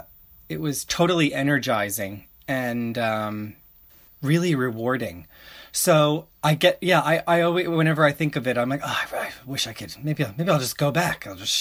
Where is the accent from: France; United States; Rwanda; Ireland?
United States; New York; Yeah, I'm from Long Island.